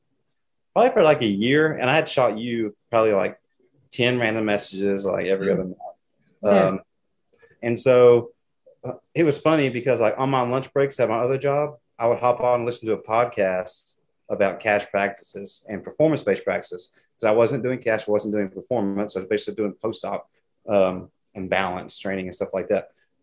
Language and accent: English; Morristown, Tennessee, United States; moved back to my hometown, which is Morristown, Tennessee. It's an hour east of Knoxville.